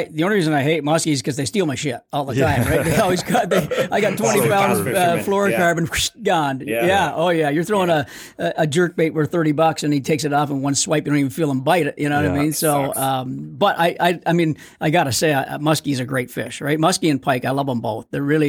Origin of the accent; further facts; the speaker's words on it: Corunna, Ontario, Canada; also born or lived in Port Credit / Napanee; So I was born in Port Credit or in that area. And then I moved to Corunna, which is close to Sarnia.